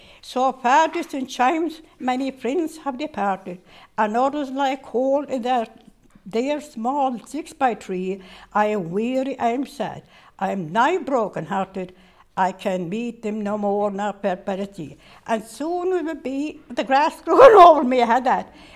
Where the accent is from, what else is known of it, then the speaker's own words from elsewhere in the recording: Ireland; I'm Irish, but the Irish got in my nerve.